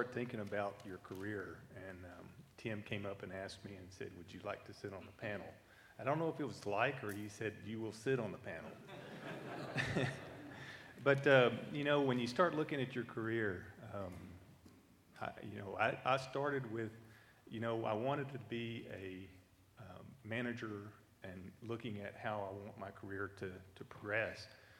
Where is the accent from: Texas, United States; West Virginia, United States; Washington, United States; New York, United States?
Texas, United States; And I was from Texas, and that just ain't gonna happen.